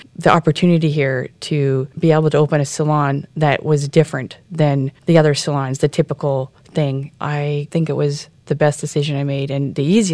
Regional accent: Vancouver, British Columbia, Canada; now in Cincinnati, United States; growing up in Vancouver, Canada, in British Columbia, I've been in the industry my whole life.

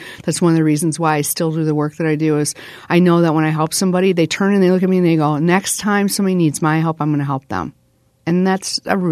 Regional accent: Sturtevant, Wisconsin, United States; But growing up in Sturtevant, Wisconsin, you didn't really realize that there were needy people or challenging social issues. It seemed like everything was fine. I grew up in the 1960s in a small town.

